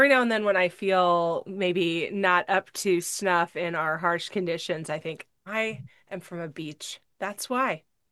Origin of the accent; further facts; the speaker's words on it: Santa Cruz, California, United States; I'm from Santa Cruz, California, so also in the Bay Area region, sort of southern Bay Area.